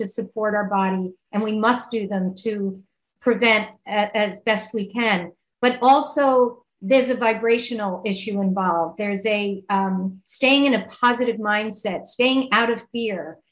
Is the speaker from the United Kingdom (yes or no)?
no; Ireland; I mean, I'm Irish, 100% Irish.